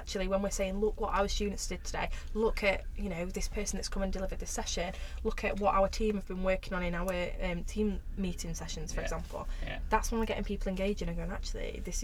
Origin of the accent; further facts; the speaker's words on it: Chesterfield, East Midlands, United Kingdom; now in Sheffield, United Kingdom; And I'm obviously originally from Chesterfield. So when I started working in Barnsley, I lived in Chesterfield